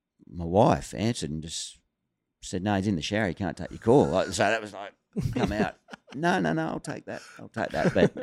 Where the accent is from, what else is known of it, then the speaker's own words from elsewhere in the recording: New South Wales, Australia; moved away as an adult; now in Perth, Australia; which is literally why I sit here today in Perth chatting to you blokes. 30 years this year since I moved over here from New South Wales